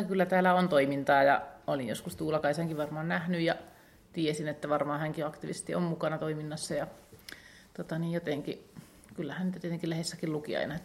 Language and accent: Finnish; Kurikka, South Ostrobothnia, Finland; now in Raahe, Finland; Kurikassa, sieltä olen kotoisin